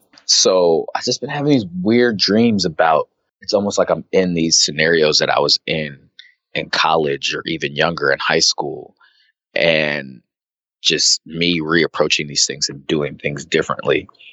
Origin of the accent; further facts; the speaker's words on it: Arizona, United States; I grew up in Arizona, so that wasn't something that was just really on my radar.